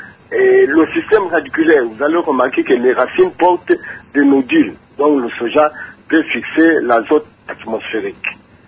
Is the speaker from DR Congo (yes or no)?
yes; Kongo Central, DR Congo; comme chez nous au Congo central ici